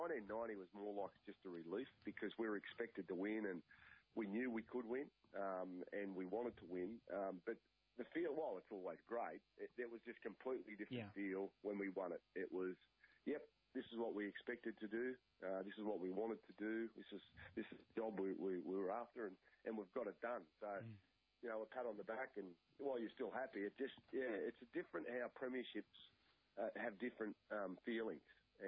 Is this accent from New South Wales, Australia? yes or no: yes; Junee, New South Wales, Australia; For me, it was, growing up in Junee, I never, ever thought that I would have the opportunity to play in the NRL